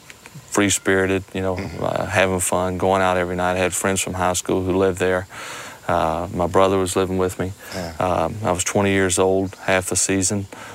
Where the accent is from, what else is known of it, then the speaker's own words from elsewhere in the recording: Mississippi, United States; Well, I'm from here. I'm from South Mississippi.